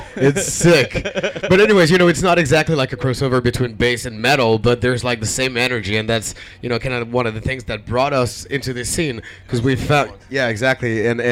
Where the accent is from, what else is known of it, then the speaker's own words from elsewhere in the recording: France; I mean, we're from France, so definitely. Obviously we've been raised, you know, within that culture.